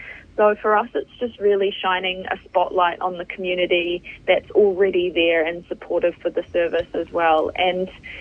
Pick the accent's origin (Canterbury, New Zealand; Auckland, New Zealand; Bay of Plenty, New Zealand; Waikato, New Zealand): Bay of Plenty, New Zealand; Tauranga; I'm from Tauranga, and so the Kaimai Ranges is really a treacherous road.